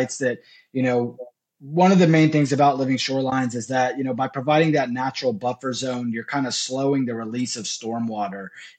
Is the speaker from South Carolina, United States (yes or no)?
no; Bolivar, Texas, United States; So growing up in Bolivar, you know, you're right on the front line when it comes to hurricanes.